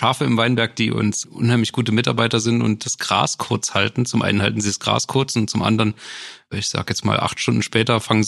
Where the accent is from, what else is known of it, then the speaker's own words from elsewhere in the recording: Rhineland-Palatinate, Germany; born there; now in Sörnewitz, Germany; Korrekt, meine Eltern sind eigentlich an der Mosel geboren, genauso wie ich.